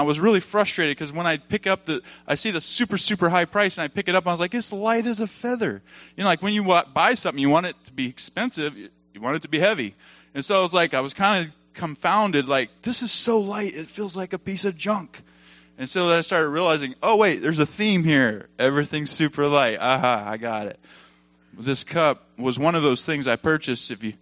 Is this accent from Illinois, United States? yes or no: no; Benton, Arkansas, United States; I'm from Arkansas, Benton, Arkansas.